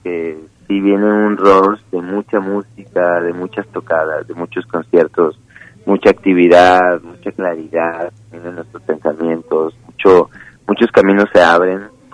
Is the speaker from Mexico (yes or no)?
yes; Mexico; nuestra mexicanidad, nuestra originalidad y nuestra autenticidad como mexicanos.